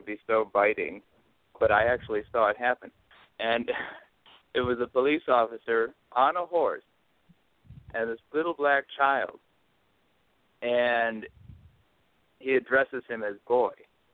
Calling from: Rochester, New York, United States; I'm calling from Rochester, New York.

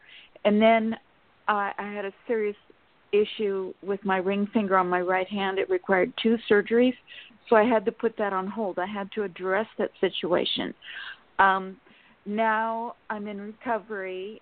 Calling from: Sacramento, California, United States; from Sacramento, California.

